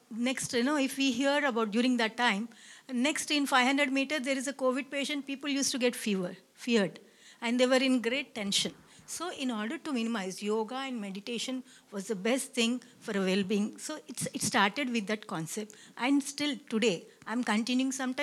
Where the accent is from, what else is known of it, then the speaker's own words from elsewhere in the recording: Hyderabad, Telangana, India; So I'm from Hyderabad. I'm a professor representing Amjad Ali Khan College of Business Management, India.